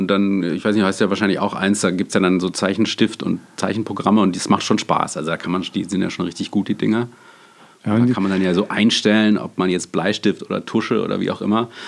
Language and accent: German; Freiburg, Baden-Württemberg, Germany; also ich komme ja aus dem Schwarzwald, also Freiburg